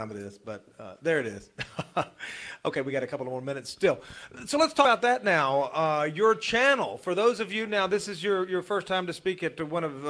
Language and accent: English; the South, United States; Now, we're all from the South, so I can't say let's talk about your time in the South.